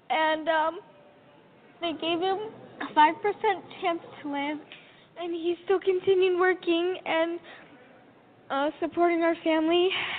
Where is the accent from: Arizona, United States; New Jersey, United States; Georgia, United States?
Arizona, United States; Florence; I'm from a really small town in Arizona called Florence. There's like 5 prisons there, and yeah.